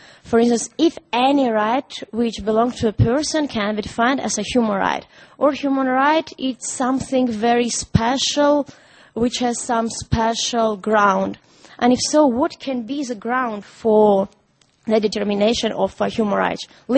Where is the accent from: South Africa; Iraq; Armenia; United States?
Armenia; English is a second language; now in Netherlands; I'm originally from Armenia, but I live in Netherlands.